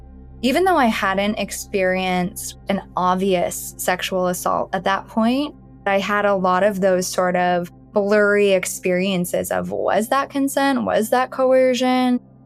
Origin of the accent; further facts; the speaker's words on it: Toronto, Ontario, Canada; I'm from Canada, so I'm based in Toronto. I grew up here.